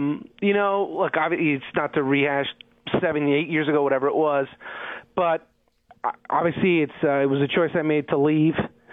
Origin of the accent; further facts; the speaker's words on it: Montreal, Quebec, Canada; also born or lived in Toronto; I'm Canadian. Grew up in Montreal. Lived in Toronto.